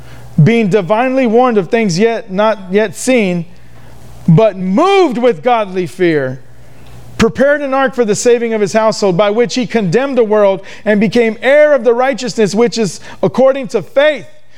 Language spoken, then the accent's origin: English; United States; I think about America, a nation I love. I thank God that I am an American.